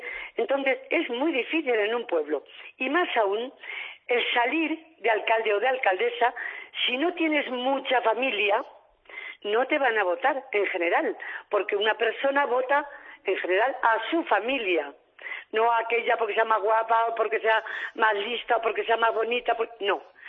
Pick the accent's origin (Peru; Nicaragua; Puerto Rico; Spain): Spain; soy española, pero de nacimiento, porque he venido a morirme a mi pueblo. Luego soy española de pura cepa.